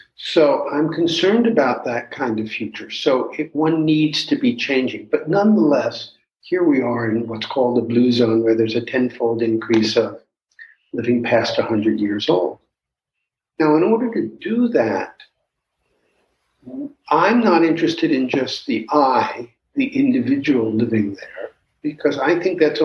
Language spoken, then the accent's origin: English; New York City, New York, United States; when you go into the subway where I grew up in New York City